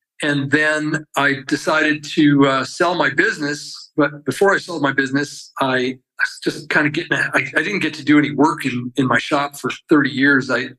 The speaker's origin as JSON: {"language": "English", "town": "Rochester", "region": "New York", "country": "United States", "tie": "born or raised there", "said": "And I grew up in Rochester, New York. There's a guy named Wendell Castle, who was a really revolutionary woodworker there."}